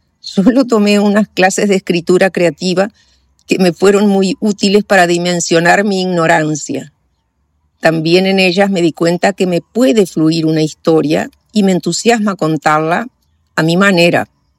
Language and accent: Spanish; Paraguay; accent: mixed Paraguayan and Uruguayan; moved away as an adult; now in Uruguay; mi acento, que es un poco confuso porque llevo 60 años de paraguaya y solo 18 de uruguaya, pero lo mismo se me quedó, 19 de uruguaya, pero lo mismo se me quedó un acento entremezclado que sé que no es el acento nativo de ninguno de los dos países